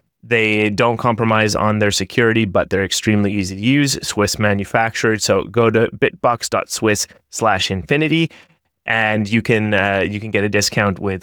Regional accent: Calgary, Alberta, Canada; Then, of course, and then right after that is Bitcoin Rodeo in Calgary, my hometown.

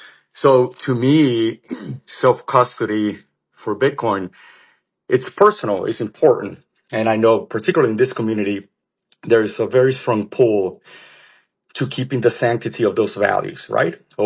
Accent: El Salvador; now in United States; I'm from El Salvador, born and raised, and I took 14 years for my family to become U.S. citizens.

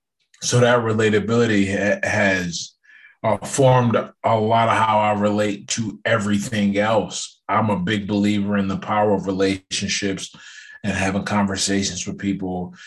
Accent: Pittsburgh, Pennsylvania, United States; So I'm from Pittsburgh, Pennsylvania. I'm actually here right now. I live here.

